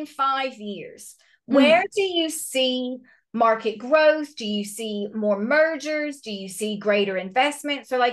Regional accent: United States; I remember growing up with Always, because I'm from America

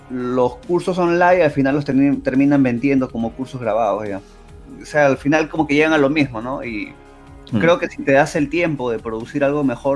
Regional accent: Peru; como soy yo de Perú

